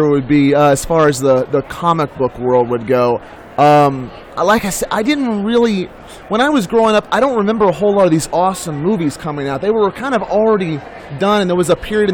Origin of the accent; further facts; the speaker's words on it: Texas, United States; and I'm from Texas, and so I was always in the woods all the time.